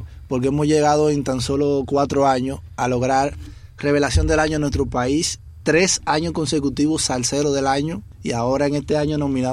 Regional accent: Dominican Republic; a pesar de que somos dominicanos y deberíamos optar por el merengue, somos salseros de corazón.

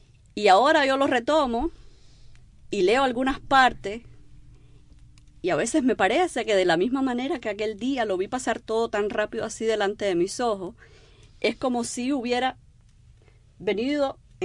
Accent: Cuba; moved away; Cuando salí de Cuba, entre las poquitas cosas que me pude llevar, me llevé todo lo que había escrito

